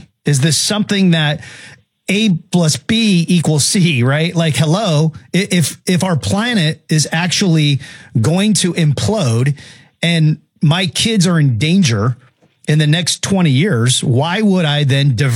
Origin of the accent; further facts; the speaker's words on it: Seattle, Washington, United States; I'm from Seattle. I live here my whole life.